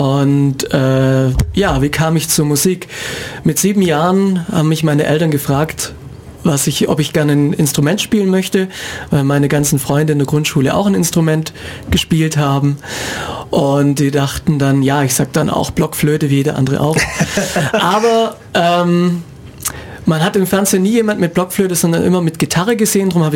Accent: Neu-Ulm, Bavaria, Germany; also born or lived in Ulm; Schwabe, ich bin direkt hier in Ulm geboren, ja, und dann in Neu-Ulm zur Schule gegangen.

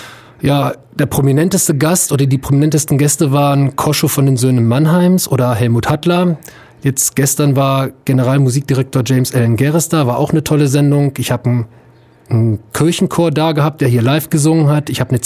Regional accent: Hildesheim, Lower Saxony, Germany; now in Ulm, Germany; ich komme aus dem Norden und da aus Hildesheim, aus Hannover, da kenne ich so die richtige Musikszene.

